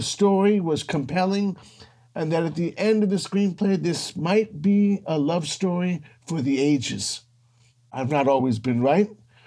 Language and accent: English; Washington, District of Columbia, United States; I grew up in Washington, D.C.